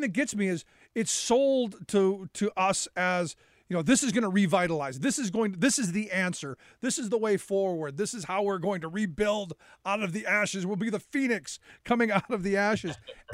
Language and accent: English; Cleveland, Ohio, United States; You know, I grew up in Cleveland during, you know, most of my life